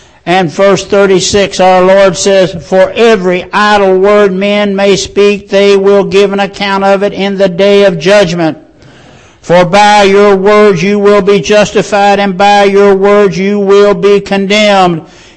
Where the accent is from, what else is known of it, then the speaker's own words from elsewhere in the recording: Beaver Dam, Kentucky, United States; also born or lived in McHenry; Now, where I grew up in Ohio County, Beaver Dam and McHenry, it's called cursing, or more precisely, it's called cussing.